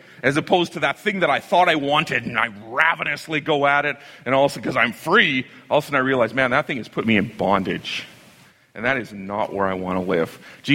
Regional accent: Saskatchewan, Canada; I was born in Saskatchewan. I was raised in Saskatchewan.

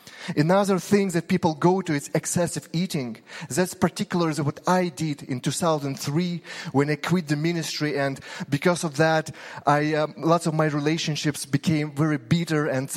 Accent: Ukraine; Growing up in Ukraine, I had to be strong.

